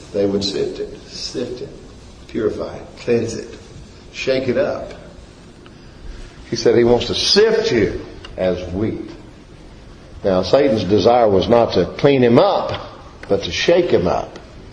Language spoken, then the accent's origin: English; Boston, Massachusetts, United States; They say, where are you from? I say, well, Boston. I don't know how many Bostons there are.